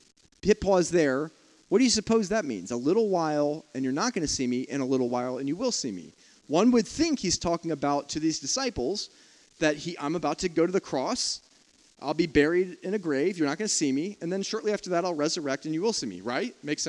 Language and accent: English; South Africa; I guess Americans don't say sorted. Where I'm not sorted. I'm sorted. I'm being a South African again. Sometimes it comes out.